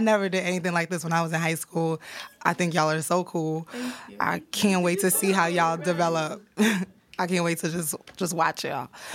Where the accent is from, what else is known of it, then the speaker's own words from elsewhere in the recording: New York City, New York, United States; I'm from New York City originally.